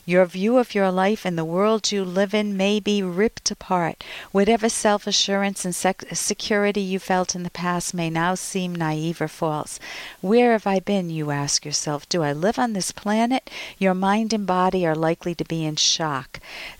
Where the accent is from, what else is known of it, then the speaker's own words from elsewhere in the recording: India; now in United Arab Emirates; I are living in the United Arab Emirates. My husband is handsome and has an attractive personality. I am from India.